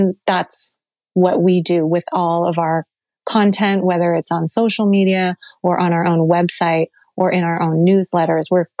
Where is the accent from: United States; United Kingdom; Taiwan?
Taiwan; like I come from Taiwan.